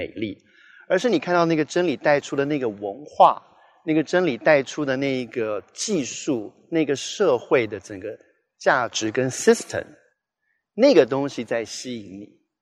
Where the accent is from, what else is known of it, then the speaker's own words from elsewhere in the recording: Taiwan; born there; 我除了是中国人出生在台湾之外，更重要的 first and foremost 我是天国的子民。我成为基督徒，我所效忠的是神，